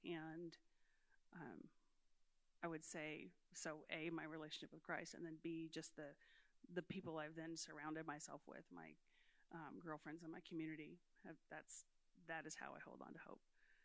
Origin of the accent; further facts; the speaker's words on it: San Diego, California, United States; now in Dallas, United States; I live in Dallas, not originally from there. I'm originally from San Diego.